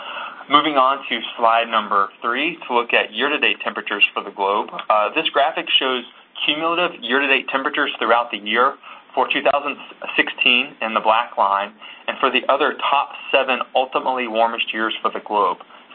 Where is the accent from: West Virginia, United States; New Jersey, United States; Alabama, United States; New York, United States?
West Virginia, United States; the record flooding that impacted parts of southern West Virginia, my home state.